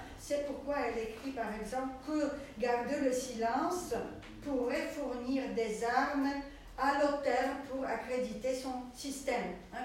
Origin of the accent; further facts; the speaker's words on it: Poland; Comme je suis polonaise, donc je peux vous dire, hein, c'était un pays